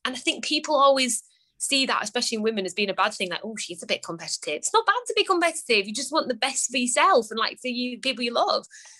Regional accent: North West England, United Kingdom; Like, I grew up in the Lake District, so I feel like I'm supposed to be.

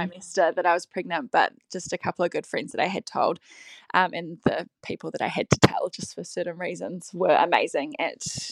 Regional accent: Wellington, New Zealand; now in Auckland, New Zealand; we're originally from Wellington, so we moved to Auckland about 7-8 years ago

